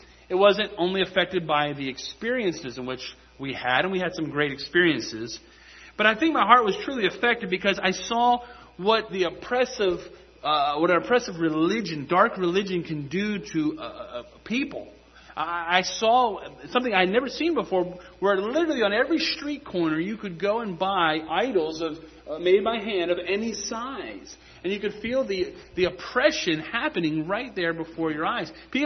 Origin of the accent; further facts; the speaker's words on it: West Virginia, United States; now in Georgia, United States; myself when I grew up in West Virginia, you know, we had the opportunity to choose what kind of Bible church we wanted to go to.